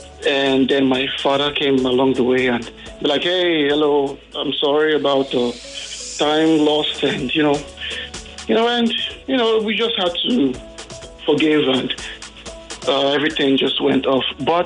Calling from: Warri, Delta, Nigeria; I'm calling from Warri.

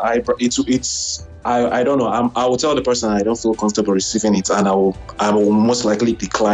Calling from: Canada; I'm calling from Canada.

